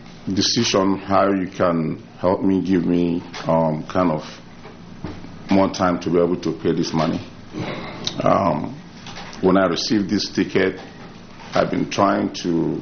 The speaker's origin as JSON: {"language": "English", "country": "Nigeria", "said": "I'm from Nigeria, so I remit money"}